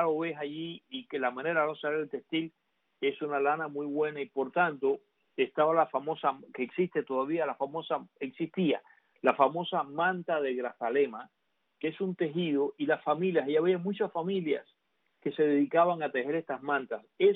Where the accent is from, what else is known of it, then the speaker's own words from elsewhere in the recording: Havana, Cuba; yo crecí en mi barriada en La Habana rodeado de vecinos españoles